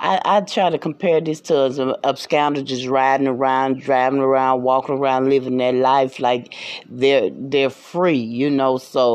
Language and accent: English; the South, United States; where I'm from the South, if you haven't heard it by now.